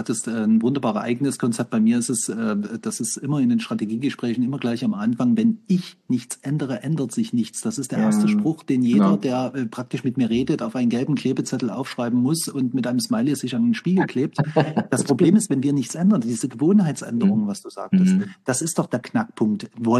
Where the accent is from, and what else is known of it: Dresden, Saxony, Germany